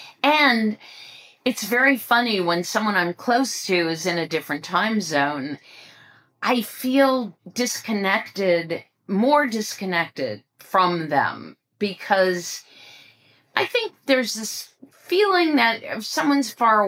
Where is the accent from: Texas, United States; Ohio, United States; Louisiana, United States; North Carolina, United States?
Ohio, United States; also born or lived in West Coast; now in New York, United States; For a very long time, I lived on the West Coast, and my parents, I grew up in Ohio, which is on the Eastern time zone.